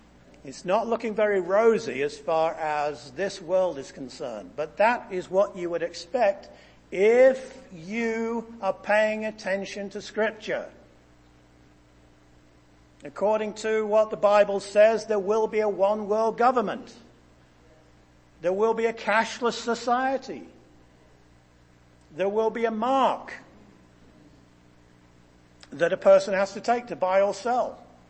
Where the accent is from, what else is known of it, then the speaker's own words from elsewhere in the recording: England, United Kingdom; I come from England.